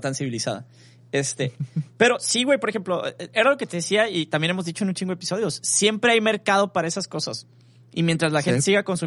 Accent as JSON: {"language": "Spanish", "town": "Ciudad Obregón", "region": "Sonora", "country": "Mexico", "tie": "born there", "lives_now": "Culiacán, Mexico", "said": "como nací en Obregón, en Cajeme"}